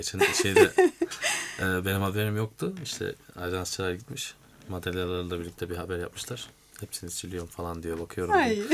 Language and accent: Turkish; Yozgat, Turkey; Ben 1989 Yozgat doğumluyum. Ve Yozgat'a 17 kilometrede yakın bir köyde, Kavurgalı köyünde büyüdüm.